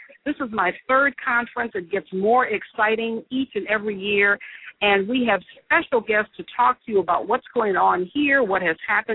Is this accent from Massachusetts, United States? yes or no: yes; Boston, Massachusetts, United States; I'm from Boston.